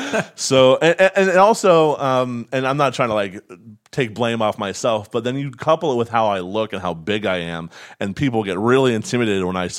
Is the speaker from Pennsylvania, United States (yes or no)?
yes; Altoona, Pennsylvania, United States; In Altoona.